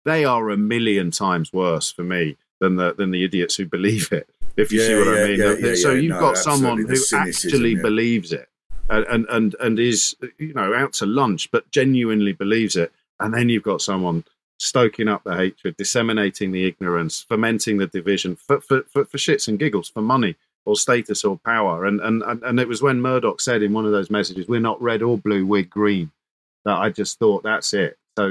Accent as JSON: {"language": "English", "country": "United Kingdom", "said": "Don't be ridiculous. We're British."}